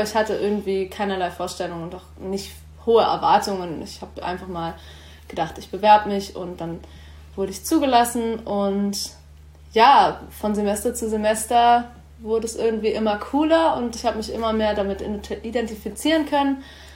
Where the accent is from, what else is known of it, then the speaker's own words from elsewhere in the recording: Hesse, Germany; Ich komme aus Hessen und wollte gerne auch in Hessen weiter studieren.